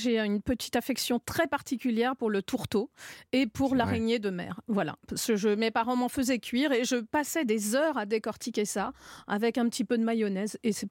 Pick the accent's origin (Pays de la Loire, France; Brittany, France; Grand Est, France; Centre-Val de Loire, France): Brittany, France; Larmor-Plage; je suis née à l'Armor-Plage, à côté de Lorient. Et j'ai grandi dans le restaurant de mes parents, face à la mer